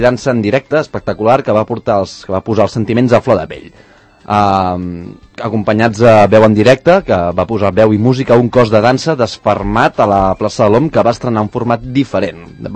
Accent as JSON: {"language": "Catalan", "region": "Catalonia", "country": "Spain", "said": "Som catalans, som el poble de l'anar fent"}